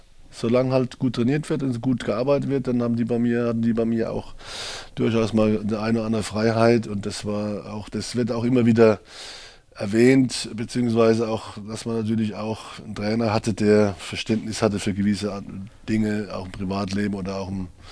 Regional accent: Leutershausen, Baden-Württemberg, Germany; Ich komme aus Leutershausen.

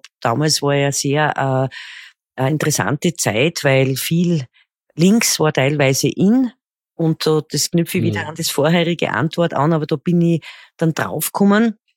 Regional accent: Austria; wie man bei uns in Österreich sagt.

